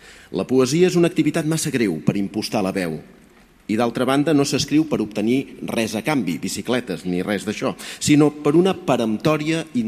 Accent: Gelida, Catalonia, Spain; Fa més de 40 anys, a l'escola pública del meu poble, Gelida, es va convocar un concurs literari.

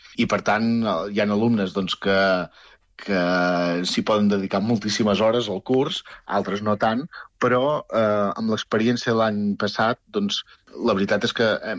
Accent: Olot, Catalonia, Spain; Per exemple, jo soc d'Olot, i la campana dels quarts és del segle XIV

